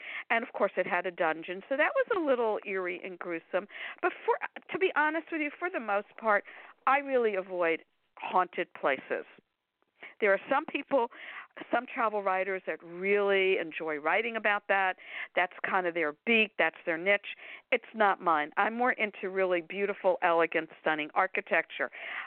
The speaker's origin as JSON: {"language": "English", "town": "Miami Beach", "region": "Florida", "country": "United States", "tie": "born or raised there", "said": "Okay, I was born and raised in Miami Beach, Florida."}